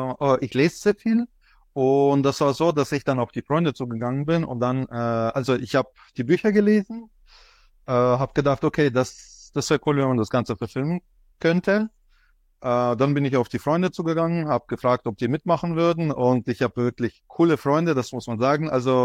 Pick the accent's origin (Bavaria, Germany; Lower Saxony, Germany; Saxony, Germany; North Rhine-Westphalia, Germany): Bavaria, Germany; ich komme aus Bayern, ich lebe in der Nähe von Würzburg